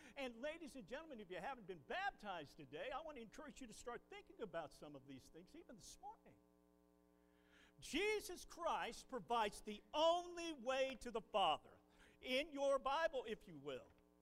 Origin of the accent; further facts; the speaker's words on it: Kingsport, Tennessee, United States; also born or lived in Ohio; I was born in Ohio. I was raised in East Tennessee, in Kingsport.